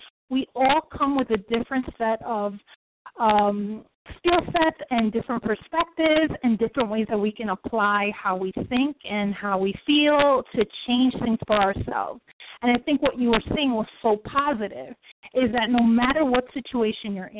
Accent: Bronx, New York, United States; You know, I'm from the Bronx.

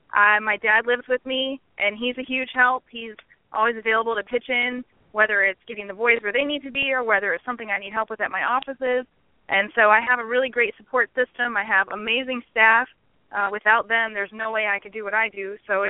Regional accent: Wisconsin, United States; now in Chesapeake, United States; I'm originally from Wisconsin, but I've been here in the Chesapeake, Virginia area since 1997, so I'm as good as native.

